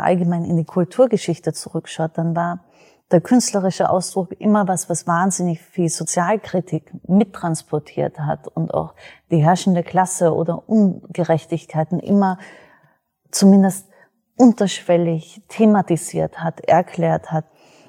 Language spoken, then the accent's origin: German; Austria; Ich selber bin Österreicherin